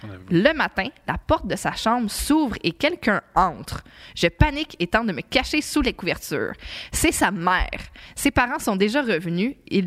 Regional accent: L'Assomption, Quebec, Canada; Je suis de l'Assomption, et pour ceux qui connaissent le coin

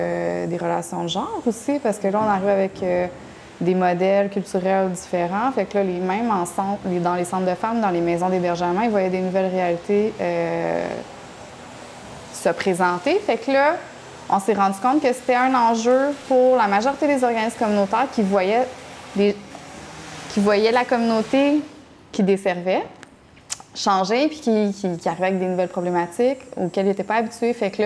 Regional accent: Longueuil, Quebec, Canada; Moi, j'ai grandi à Longueuil. On était majoritairement blancs. Tu sais, je veux dire, c'était à Montréal que je voyais de la diversité

